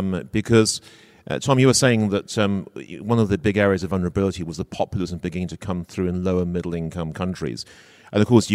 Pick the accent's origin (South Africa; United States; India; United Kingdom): United Kingdom; London; So I come from Greater London.